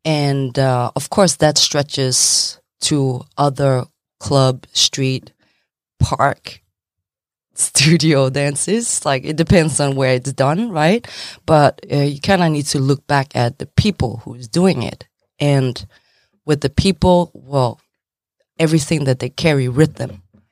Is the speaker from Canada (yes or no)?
no; Frederikshavn, North Denmark Region, Denmark; from my hometown, like Frederikshavn in Denmark, in the northern part of Denmark, a small town